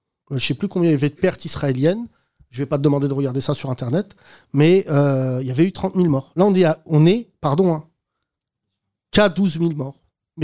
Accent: France; la tête de WAM, on est des Français, en fait.

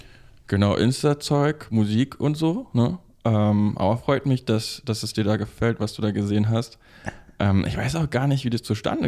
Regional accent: Berlin, Germany; also born or lived in Bavaria / Turkey; ich bin Berliner, Zehlendorf geboren. War aber auch hier und da mal. Also ich habe auch in Bayern gelebt, so 8 Jahre Kindheit, 10 Jahre in der Türkei und seit, ich glaube, dieses Jahr 9 Jahren wieder in Berlin. So dachte mir, komme ich zurück, da wo ich entsprungen bin.

